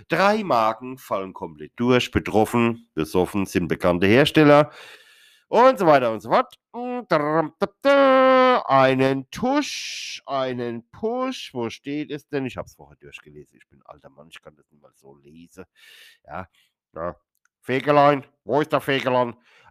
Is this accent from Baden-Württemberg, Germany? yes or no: yes; Mannheim, Baden-Württemberg, Germany; born there; Gebürtig bin ich ja aus Mannheim, aus dem tiefsten Mannheim, aus der Niggerstadt, wisst, aus der Fetzend.